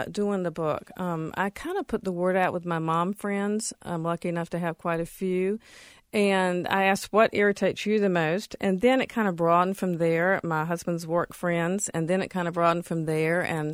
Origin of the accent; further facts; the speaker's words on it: the South, United States; I was raised in the South.